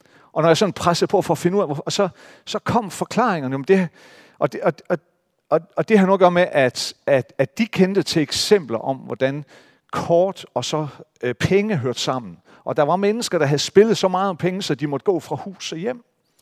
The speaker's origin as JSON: {"language": "Danish", "region": "Central Denmark Region", "country": "Denmark", "tie": "born or raised there", "said": "dernede i Midtjylland. Jeg har nok været sådan 9-10 år. Så i den der lille landsby, hvor jeg voksede op, så blev der etableret en danseskole."}